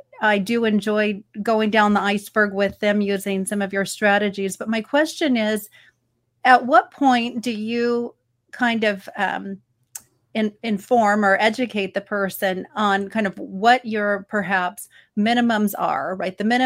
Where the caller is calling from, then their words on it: California, United States; I'm calling today from California, and I'm in the financial services space.